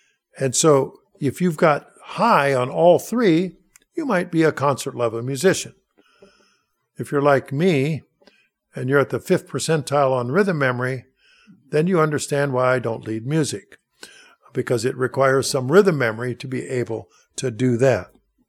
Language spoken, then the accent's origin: English; Minnesota, United States; Look, I'm from Minnesota. I don't eat anything I haven't eaten before.